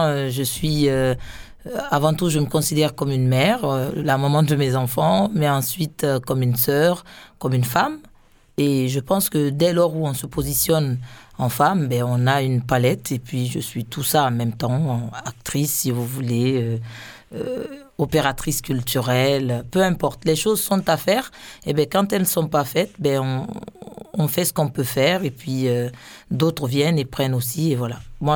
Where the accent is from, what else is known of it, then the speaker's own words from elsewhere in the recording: Marseille, Provence-Alpes-Côte d'Azur, France; Je viens dans ma ville, là où tout a commencé pour moi, musicalement et en tant que femme. Ma vie de femme a commencé à Marseille.